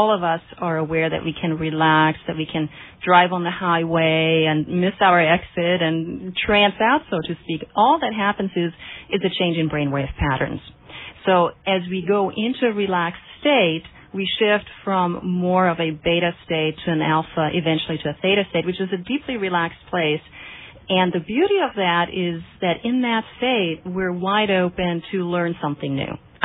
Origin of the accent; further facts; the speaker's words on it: Germany; English is a second language; moved away as an adult; also born or lived in Boulder, United States; now in Santa Cruz, United States; I am actually originally from Germany, and I immigrated from Germany in 1980 to Boulder, Colorado